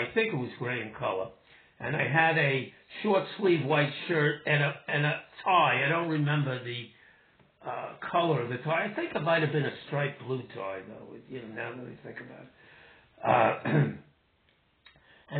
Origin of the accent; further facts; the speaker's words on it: Brooklyn, New York, United States; accent: Brooklyn; As you can tell, I'm not from London, England. I, you know, my, I have a Brooklyn accent, which I'm very proud of, by the way.